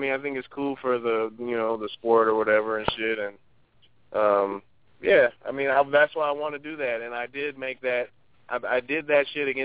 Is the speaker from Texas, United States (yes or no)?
no; Oakland, California, United States; Yeah, that's right, Oakland.